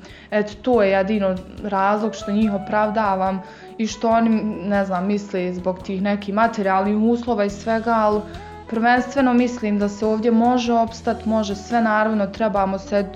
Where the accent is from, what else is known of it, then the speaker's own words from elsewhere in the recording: Zenica, Zenica-Doboj Canton, Bosnia & Herzegovina; dolazim iz Zenice. Srednju medicinsku školu sam završila u Zenici.